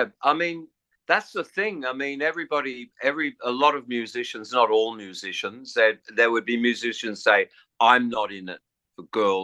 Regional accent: England, United Kingdom; And look, I'm English anyway, not that that's got anything to do with it. I was born in England

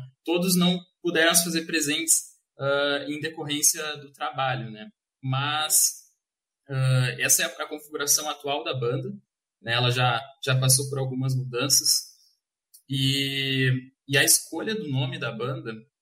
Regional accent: Rio Grande, Rio Grande do Sul, Brazil; born there; now in Pelotas, Brazil; Eu estou aqui em São Paulo atualmente, estou passando uns dias aqui com o pai, embora eu more em Pelotas, né? Eu nasci em Rio Grande, em 2002, então eu tenho 18 anos

